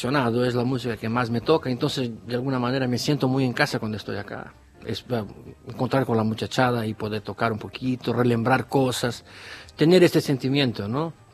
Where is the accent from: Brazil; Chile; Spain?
Brazil; Rio Grande do Sul; Spanish is a second language; yo soy del Río Grande del Sur, ¿no? Uh-huh. Que es la última provincia que hace frontera con Argentina, Uruguay, entonces, en verdad, mi infancia toda me quería escuchando más música argentina que otra cosa.